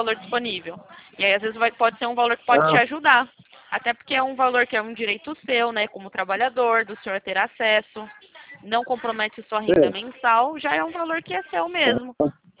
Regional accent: Campinas, São Paulo, Brazil; Eu sou daqui de Campinas.

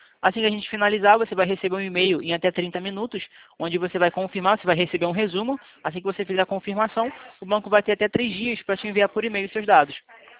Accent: Rio de Janeiro, Brazil; eu sou do Rio

